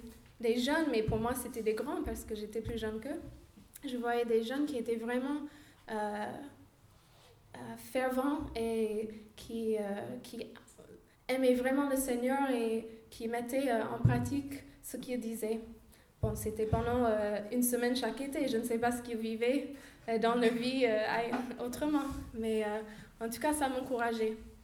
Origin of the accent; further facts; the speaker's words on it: United States; French is a second language; moved away as an adult; now in France; vis en France, avec des allers et retours aux États-Unis, mais à peu près 8 ans. Mais j'ai grandi du coup aux États-Unis. J'ai grandi dans une culture qui est quand même assez chrétienne.